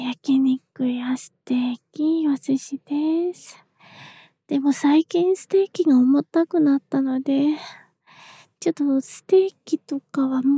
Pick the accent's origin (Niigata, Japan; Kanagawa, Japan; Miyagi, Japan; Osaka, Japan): Kanagawa, Japan; 出身地は神奈川です。年齢は24歳で、